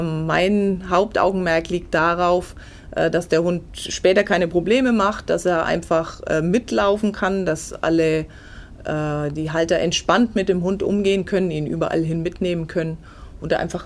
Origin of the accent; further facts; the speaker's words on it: Bayreuth, Bavaria, Germany; born there; now in Oberwarmensteinach, Germany; Nach Oberwarmensteinach bin ich gekommen, also als gebürtige Bayreutherin habe ich einen kurzen Abstecher in den Landkreis Ansbach gemacht, wo mein Mann herkommt.